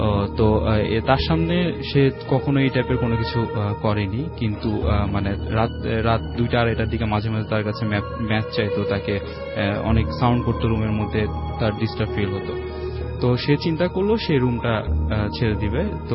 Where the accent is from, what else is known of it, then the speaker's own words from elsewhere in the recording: Mirpur, Dhaka Division, Bangladesh; মিরপুর থেকে এসেছি।